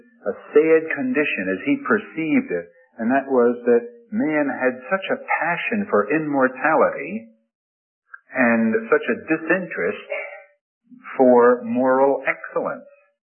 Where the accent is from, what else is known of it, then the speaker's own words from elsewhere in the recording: Houston, Texas, United States; I'm from Houston, Texas.